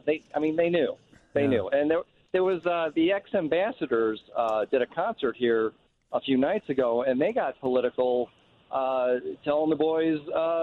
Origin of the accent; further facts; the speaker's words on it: Elmhurst, United States; Elmhurst.